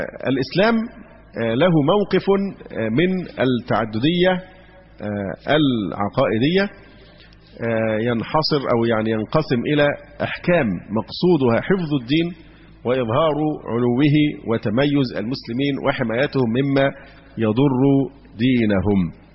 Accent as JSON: {"language": "Arabic", "country": "Egypt", "said": "عندنا في مصر"}